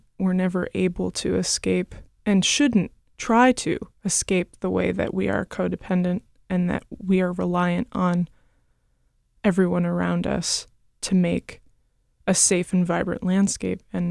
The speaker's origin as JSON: {"language": "English", "region": "East Coast", "country": "United States", "said": "I mean, I am from the East Coast, and I'm used to dense cities"}